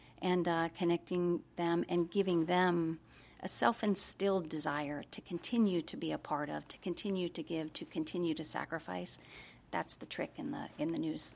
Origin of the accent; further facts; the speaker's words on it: Midwest, United States; because my parents did and because I come from the Midwest, it's just not the same.